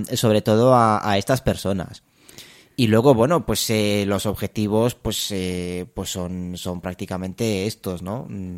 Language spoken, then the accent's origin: Spanish; Romania; Spanish is a second language; now in Spain; Yo soy de Rumanía, me vine ya hace muchos años a España y tal